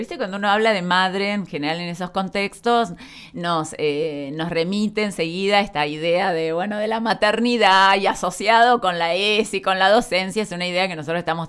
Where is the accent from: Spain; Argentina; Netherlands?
Argentina; Viedma, Río Negro; y somos de Viedma